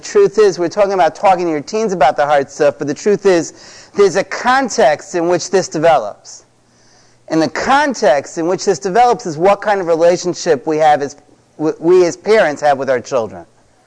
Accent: Brooklyn, New York, United States; now in Chicago, United States; I grew up in an Orthodox Jewish home, and I grew up in Brooklyn, New York. We live in Chicago probably for the last close to 20 years, but I first started out in Brooklyn

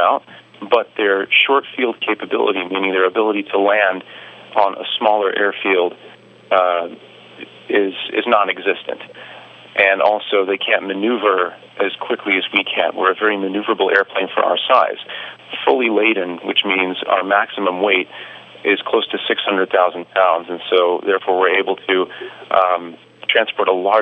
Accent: Dallas, Texas, United States; I grew up in Dallas, Texas, a great place to live.

